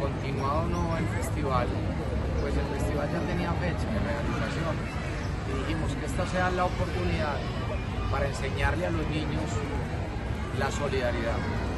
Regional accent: Medellín, Antioquia, Colombia; todos somos colombianos y que desde Medellín y de Antioquia estamos apoyando mucho.

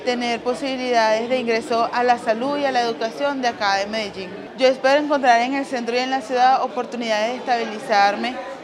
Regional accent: Venezuela; now in Colombia; soy migrante venezolana, primera vez que vengo al centro

